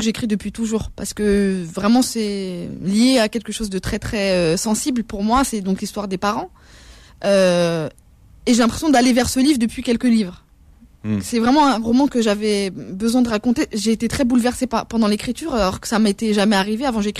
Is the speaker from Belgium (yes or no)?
no; France; Quand je pense à mes parents, c'était des sujets coloniaux. Et moi, je suis une citoyenne française